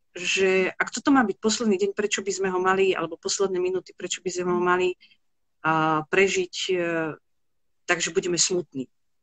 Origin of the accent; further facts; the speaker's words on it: Vidina, Banská Bystrica Region, Slovakia; now in Banská Bystrica, Slovakia; ja síce žijem v Banskej Bystrici, ale pochádzam z Lučenca, konkrétne z malej dedinky Vidina, ktorá je už takým ako predmestím Lučenca.